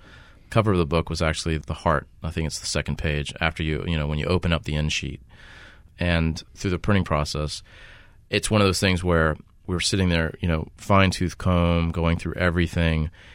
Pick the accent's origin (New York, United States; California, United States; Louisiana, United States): Louisiana, United States; I'm born and raised. I grew up in the Irish Channel. So my dad's British. My mom's from southeastern Louisiana.